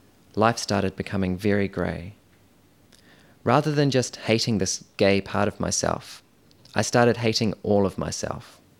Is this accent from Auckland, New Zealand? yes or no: yes; Auckland, New Zealand; I grew up in Auckland in a very Christian family. I was the oldest, the only boy of three younger sisters.